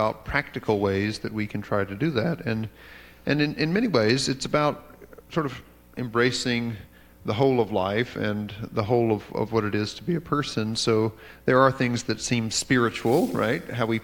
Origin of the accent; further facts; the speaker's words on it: the South, United States; as a Southerner, I recognize that almost all of the yous in Scripture are actually y'all.